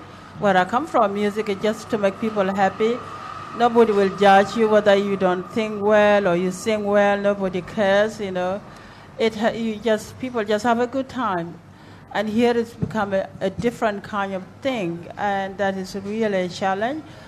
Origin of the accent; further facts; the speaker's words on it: Sudan; Africa is a big country, and I come from North Africa, which is totally different from South Africa and West Africa as well. So I got influence from Arab countries, because Sudan is supposed to be an Arab country by such a culture.